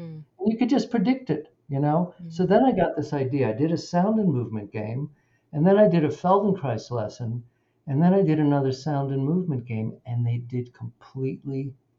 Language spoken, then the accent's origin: English; New York, United States; So, you know, I grew up in New York too.